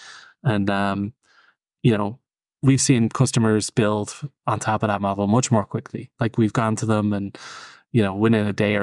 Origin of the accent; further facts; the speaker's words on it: Ireland; I grew up in Ireland where music is very common.